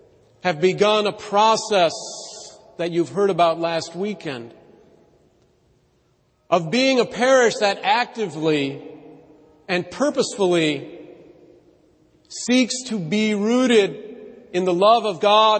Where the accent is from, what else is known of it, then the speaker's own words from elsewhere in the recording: La Crosse, Wisconsin, United States; African-American member of the Franciscan Sisters of Perpetual Adoration based in my hometown in La Crosse.